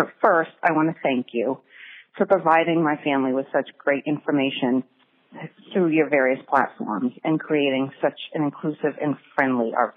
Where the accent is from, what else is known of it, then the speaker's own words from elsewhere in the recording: Maine, United States; from Maine.